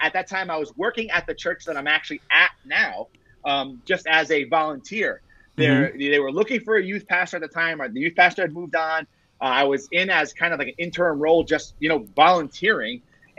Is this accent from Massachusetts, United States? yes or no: yes; Blackstone, Massachusetts, United States; also born or lived in Rhode Island / Connecticut; I grew up in Blackstone, Massachusetts, and have, you know, kind of lived all over between Mass, Rhode Island, and Connecticut through the course of my life.